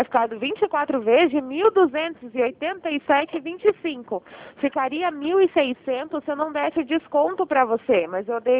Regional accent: São Paulo, Brazil; Não, eu sou do estado de São Paulo

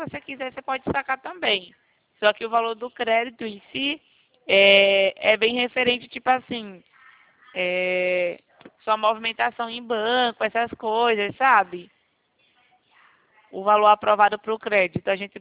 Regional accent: Alagoas, Brazil; now in São Paulo, Brazil; Em São Paulo, eu sou alagoana, mas eu tô aqui em São Paulo, eu trabalho, entendeu?

